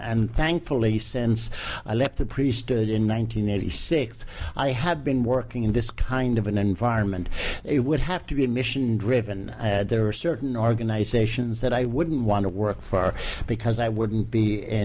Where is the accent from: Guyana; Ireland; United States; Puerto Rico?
Ireland; Growing up in Ireland